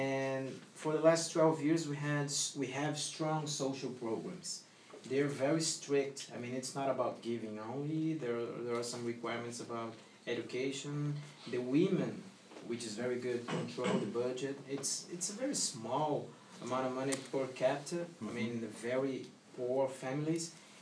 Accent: Brazil; now in United States; I'm not from Germany. The German went to Brazil, so I'm from Brazil.

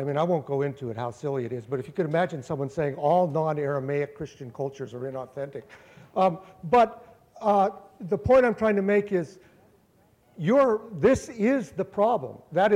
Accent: Anaconda, Montana, United States; it exists where I grew up in Anaconda, Montana, where everybody was saying, oh, in the good old days, we knew our neighbors

